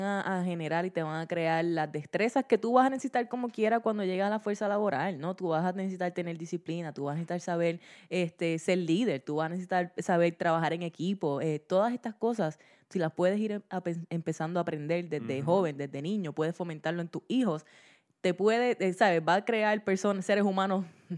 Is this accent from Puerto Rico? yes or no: yes; Guayanilla, Puerto Rico; Nosotros venimos de Guayanilla